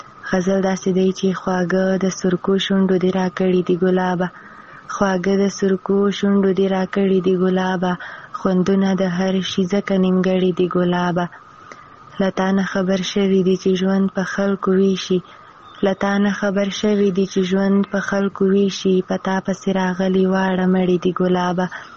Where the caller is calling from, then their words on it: Khyber Pakhtunkhwa, Pakistan; له جنوبي وزیرستان راغلی یم